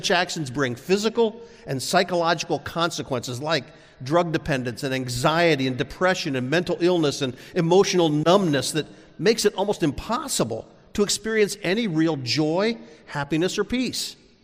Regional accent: Bloomsburg, Pennsylvania, United States; I grew up in this greater area. I grew up just outside Bloomsburg. My mother was from Wilkes-Barre.

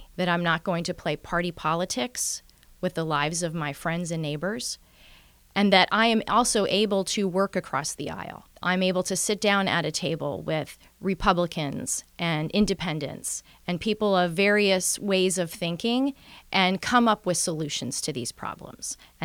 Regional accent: Wyalusing, Pennsylvania, United States; also born or lived in Denver / Germany; chose to retire in Bradford County, which is where around where my mother grew up. And so from the time I was 10, I lived right outside of Wyalusing in Bradford County. And then in 1987, I came to Bloomsburg University as a student. And I've been here really ever since then.

